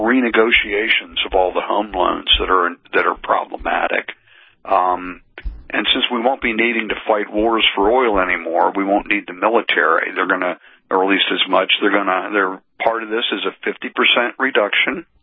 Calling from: Pennsylvania, United States; I'm calling for my home state of Pennsylvania

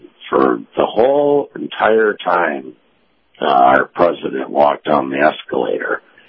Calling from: Tampa, Florida, United States; Hey, Captain Kyle. It's … here in Tampa.

